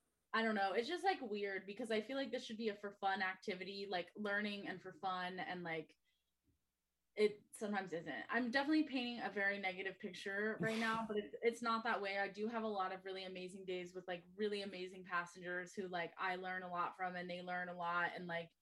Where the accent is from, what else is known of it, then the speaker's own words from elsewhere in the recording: Ohio, United States; Like I'm from Ohio originally